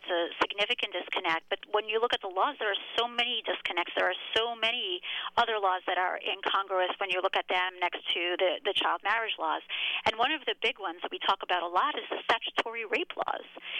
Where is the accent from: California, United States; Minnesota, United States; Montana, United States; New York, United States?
New York, United States; New York City; So I grew up in New York City, and but it was in a very insular religious community where forced marriage and child marriage are very much the norm.